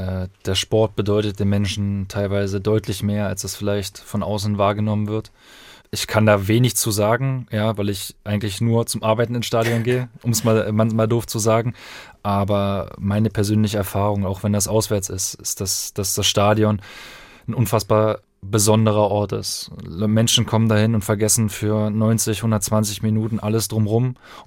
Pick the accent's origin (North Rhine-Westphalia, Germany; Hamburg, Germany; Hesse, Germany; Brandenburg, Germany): Brandenburg, Germany; born there; ich komme ja gebürtig aus der Nähe von Cottbus und quasi meine Seite der Familie ist auch noch da in der Region.